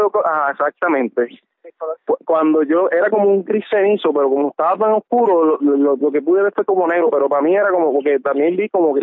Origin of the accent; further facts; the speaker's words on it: Utuado, Puerto Rico; Nosotros somos de Utuado